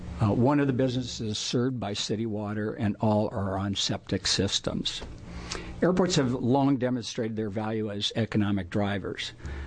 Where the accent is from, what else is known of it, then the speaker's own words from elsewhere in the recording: Silverton, Oregon, United States; I am from Silverton.